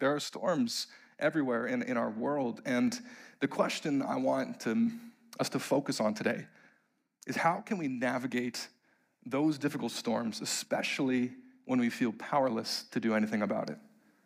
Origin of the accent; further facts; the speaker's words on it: Ontario, Canada; Growing up in Ontario, there are not a lot of things that I actually miss about the province.